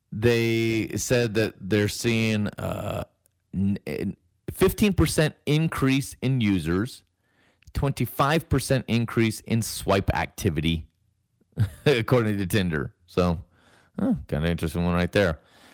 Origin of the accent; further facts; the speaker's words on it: Tennessee, United States; I remember growing up in Tennessee when we got a Super Walmart for the first time.